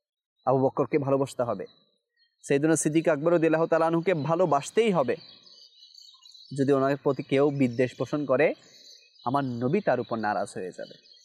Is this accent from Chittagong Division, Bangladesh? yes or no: yes; Chittagong Division, Bangladesh; accent: Chittagonian; যেভাবে আমরা চট্টগ্রামের ভাষায় কী বলি, রিয়াল